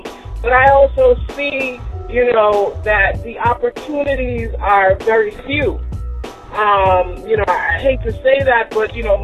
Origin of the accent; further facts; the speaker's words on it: Brooklyn, New York, United States; Well, I grew up in Brooklyn, New York.